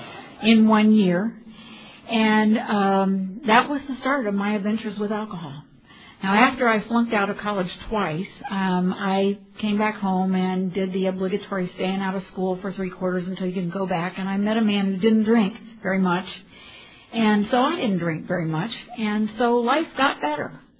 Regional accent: Columbus, Ohio, United States; I'm from Columbus, Ohio, and I have a brand new home group.

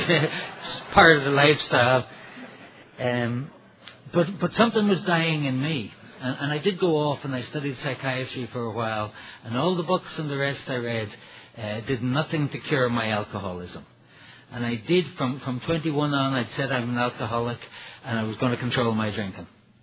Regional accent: Ireland; born there; I was born in Ireland. I'm the middle of 7 kids.

